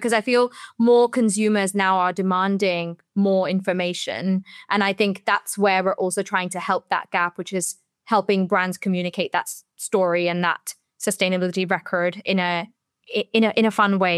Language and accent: English; India; born or raised there; also born or lived in Singapore